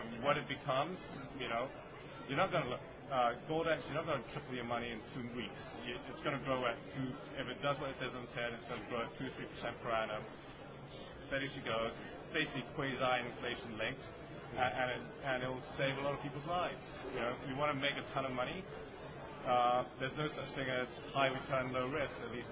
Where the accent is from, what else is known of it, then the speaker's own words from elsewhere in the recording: Malaysia; I'm Malaysian.